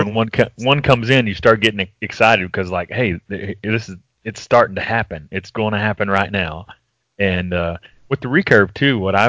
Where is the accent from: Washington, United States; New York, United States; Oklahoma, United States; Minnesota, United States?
Oklahoma, United States; now in Arkansas, United States; I live in northwest Arkansas. I am 13 miles from the Oklahoma border. That's to my west, and I actually grew up in Oklahoma. I only live an hour from where I grew up, so.